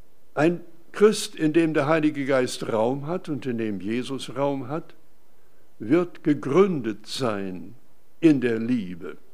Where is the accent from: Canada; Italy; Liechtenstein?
Canada; Western Canada; Da denke ich an ein Beispiel von der Landwirtschaft. Da bin ich aufgewachsen im Westen Kanadas.